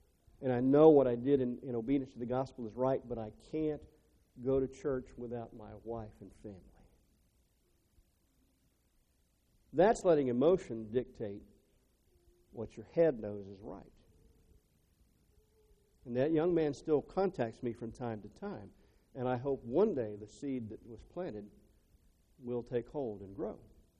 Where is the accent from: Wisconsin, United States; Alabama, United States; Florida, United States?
Florida, United States; a church that we're familiar with back where we grew up in Florida